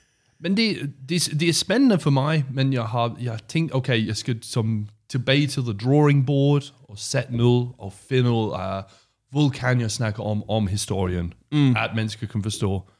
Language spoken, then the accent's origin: Danish; London, United Kingdom; Danish is a second language; jeg kommer fra Syd-London, så vi har vores egen kultur, vi har som Cockney